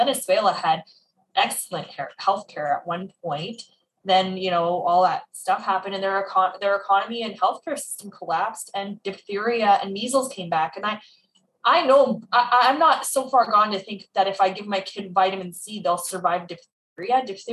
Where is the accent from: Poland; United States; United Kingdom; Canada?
Canada; I'm from Canada.